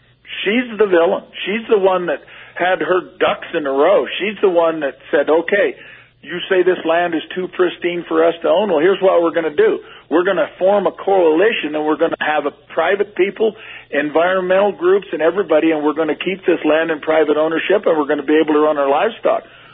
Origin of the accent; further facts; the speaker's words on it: Oregon, United States; When I grew up in Southeast Oregon, there was a...